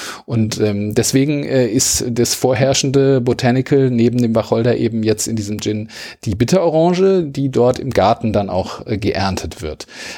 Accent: Wiesbaden, Hesse, Germany; ich komme aus Wiesbaden, an Wiesbaden grenzt der Rheingau

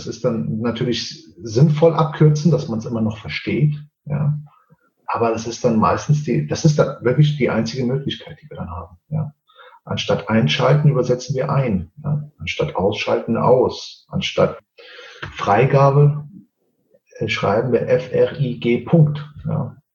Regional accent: Portugal; German is a second language; Mir bleibt ja nichts anderes übrig. Ich bin ja Portugiese.

